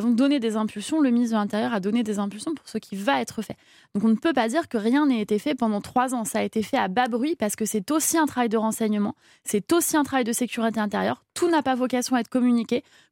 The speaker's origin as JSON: {"language": "French", "region": "Corsica", "country": "France", "said": "Moi, je suis originaire de Corse, élue de la Sarthe. J'ai grandi beaucoup dans les cités quand j'étais enfant, adolescent."}